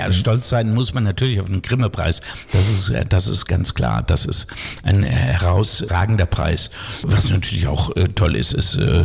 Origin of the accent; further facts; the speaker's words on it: Pfungstadt, Hesse, Germany; Ich war 6 Jahre Stadtverordneter in meiner Heimatstadt Pfungstadt, wo ich wohne.